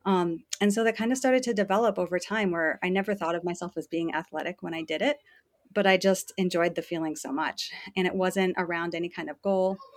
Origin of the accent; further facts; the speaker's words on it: Plattsburgh, New York, United States; So I am originally from the Adirondack area of New York State. So I grew up like in a town called Plattsburgh, kind of in that outer region by Lake Champlain.